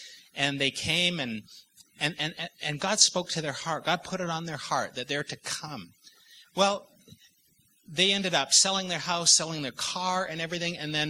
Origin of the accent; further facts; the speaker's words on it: Vancouver, British Columbia, Canada; also born or lived in Nashville; Sheila and I came from Nashville, originally from Vancouver.